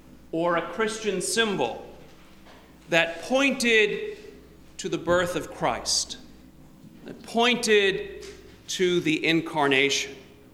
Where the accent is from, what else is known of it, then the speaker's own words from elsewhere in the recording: New York, United States; As a little boy growing up on Long Island, my German mother each year would purchase a new Advent calendar that was made in Germany.